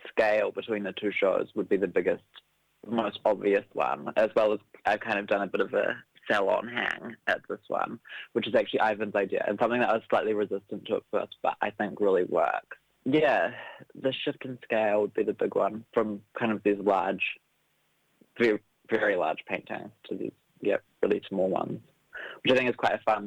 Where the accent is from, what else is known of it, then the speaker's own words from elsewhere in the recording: Auckland, New Zealand; I'm a painter from Auckland.